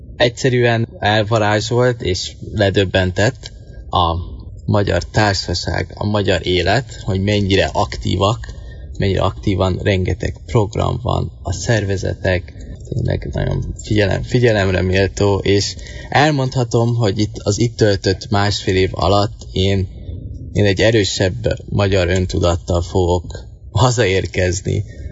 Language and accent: Hungarian; Hungary; aki a faluról, egy magyar faluból származok